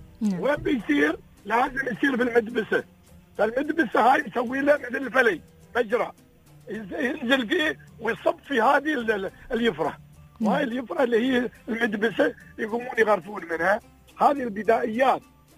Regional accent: United Arab Emirates; كانت عندنا في الإمارات

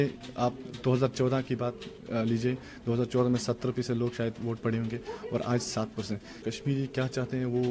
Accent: Banipura, Jammu and Kashmir, India; मैं बाणीपुरा से ताल्लुक़ रखता हूँ

